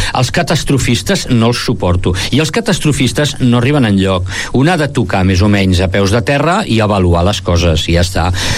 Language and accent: Catalan; Vic, Catalonia, Spain; born there; però si és que he nascut aquí a Vic